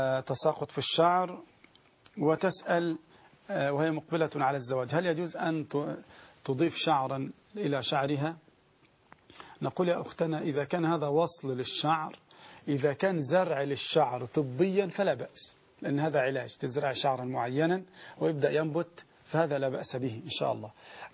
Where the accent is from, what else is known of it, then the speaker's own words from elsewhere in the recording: Egypt; يعني ليس هو النقاب السعودي المعروف عندنا في مصر